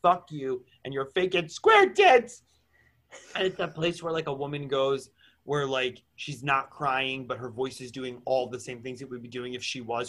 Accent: Wayne, New Jersey, United States; now everyone's going to know I'm the bitch from Wayne, New Jersey that did not get on the Real Housewives of New Jersey.

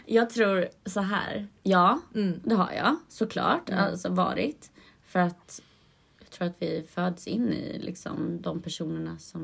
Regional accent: Tranås, Jönköping County, Sweden; Jag kommer från Tranås från början.

